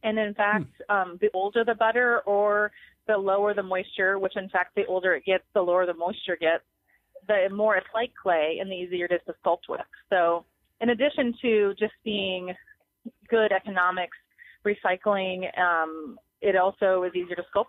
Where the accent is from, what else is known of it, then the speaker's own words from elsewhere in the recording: Toledo, Iowa, United States; Yes, I am from Iowa, and I grew up in Toledo, Iowa, which is a small town.